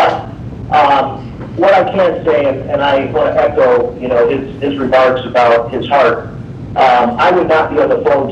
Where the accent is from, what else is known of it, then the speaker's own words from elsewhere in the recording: Pontiac, Michigan, United States; we grew up together in Pontiac, Michigan